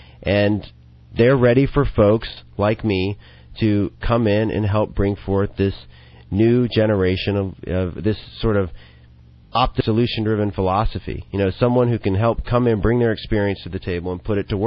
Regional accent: Georgia, United States; I grew up in South Georgia. You know, my friends were South Georgians.

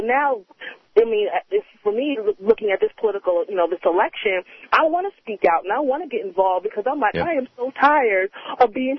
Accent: New York, United States; I grew up on Long Island, and my parents bought their house for like $20,000 back in the 70s.

